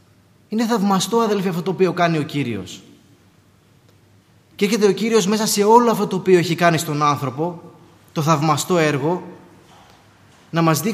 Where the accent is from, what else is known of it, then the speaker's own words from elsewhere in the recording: Syros, South Aegean, Greece; γιατί είμαστε από τη Σύρο